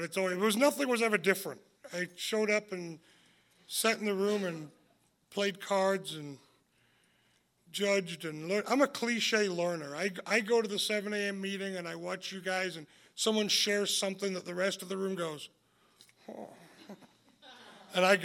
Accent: Leeds, Yorkshire and the Humber, United Kingdom; We stood in front of a liquor store in my hometown in Leeds, England

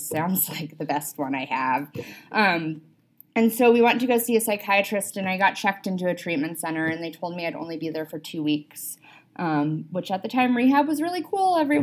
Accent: California, United States; A little back story. I'm from California. I got sober out there.

